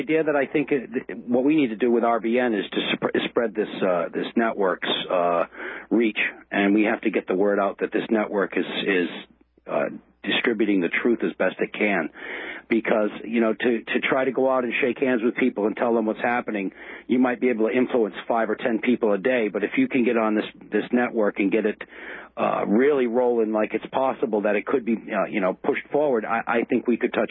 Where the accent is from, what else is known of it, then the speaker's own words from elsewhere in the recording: Rhode Island, United States; come from a area of the country where being on the ocean is a way of life. I'm from Narragansett Bay.